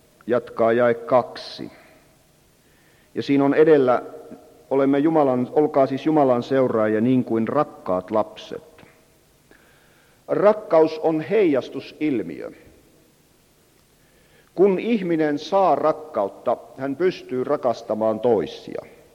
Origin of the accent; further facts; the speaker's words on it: Lapland, Finland; minä nyt puhun tuolla tavalla lappilaisen karkeasti, koska olen sieltä päin kotoisin